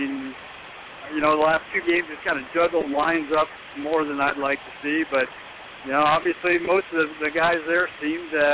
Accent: New Jersey, United States; I was born and raised in New Jersey.

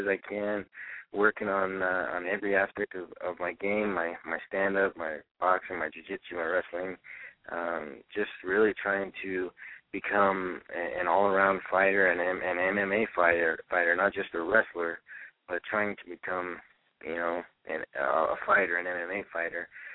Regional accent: Utah, United States; He's from New Jersey. I'm from Utah.

